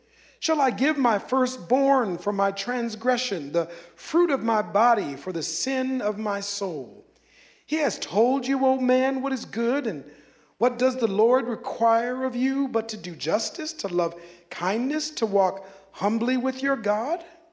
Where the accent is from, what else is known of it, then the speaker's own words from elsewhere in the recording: Minnesota, United States; I mean, I'm born and raised in Minnesota. Yeah, you betcha, for sure. I am from Norwegian heaven, the saintly Scandinavian land of Minnesota